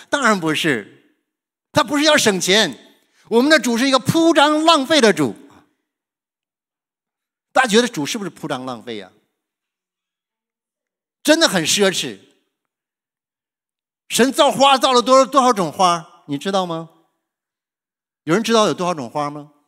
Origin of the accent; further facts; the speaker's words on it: China; 我们中国人最喜欢吃的，哇，什么上海菜、杭州菜，什么东北菜、北京菜，什么粤菜、湘菜